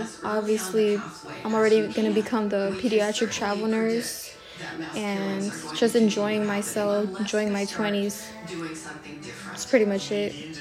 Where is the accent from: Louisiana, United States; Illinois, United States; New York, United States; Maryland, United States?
Illinois, United States; Chicago; Yeah, so born and raised in Chicago, Illinois, you know, Belmont, Cragen area, I guess.